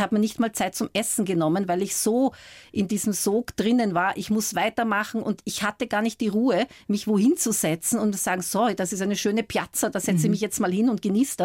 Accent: Austria; moved away; dass ich mal sage, ich fahre jetzt mal 3 Wochen so zwischendurch nach Österreich und tanke wieder so meine Heimat auf und dann komme ich wieder zurück. Und mein Mann wäre auch sehr willig, also der würde sofort nach Österreich ziehen.

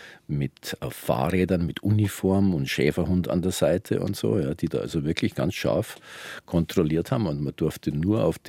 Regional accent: Munich, Bavaria, Germany; Und im Grunde genommen also ein perfektes Viertel für einen kleinen Buben, weil der englische Garten einfach ums Eck war.

